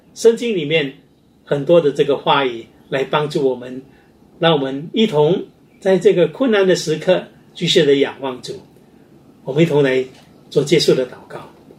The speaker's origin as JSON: {"language": "Chinese", "country": "Singapore", "said": "在我们新加坡人民的社区的当中呢这个宗数却不多"}